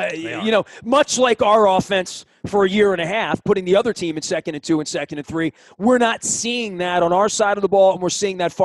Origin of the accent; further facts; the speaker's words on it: Baltimore, Maryland, United States; Believe me, I grew up on Bank Street. It was Washington on my side of town, too.